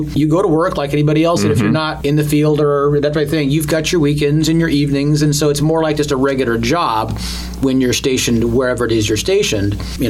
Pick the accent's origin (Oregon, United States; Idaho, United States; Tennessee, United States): Oregon, United States; Corvallis; That's where my entire family have grown up, born and raised in Corvallis.